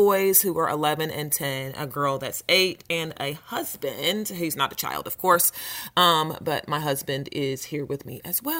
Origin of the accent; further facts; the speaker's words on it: Texas, United States; now in New Orleans, United States; I am from, or I live in New Orleans, Louisiana. I was born and raised in Texas, but I moved out here with my parents because they're in oil.